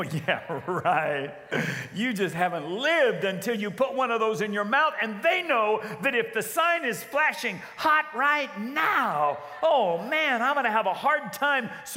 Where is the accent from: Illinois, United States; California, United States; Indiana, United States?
California, United States; Loma Linda; born there; you know I was born in Loma Linda, not Redlands.